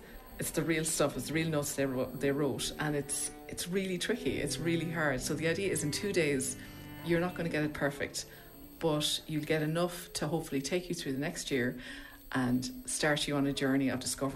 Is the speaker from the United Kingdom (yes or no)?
no; Galway, Connacht, Ireland; also born or lived in Berlin, Germany; I'm from Galway originally, so I suppose I have been associated with the Galway Music Residency for the last few years since moving back from Berlin.